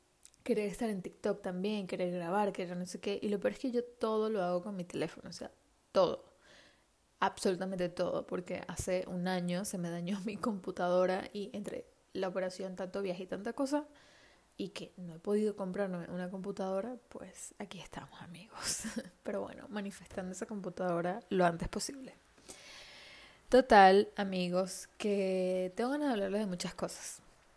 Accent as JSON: {"language": "Spanish", "town": "Puerto Ordaz", "region": "Bolívar", "country": "Venezuela", "said": "yo soy de Puerto Ordaz, de otra ciudad que está como a 8 horas en avión de... 8 horas en avión, ¿no? 8 horas en carro de Caracas, de la capital."}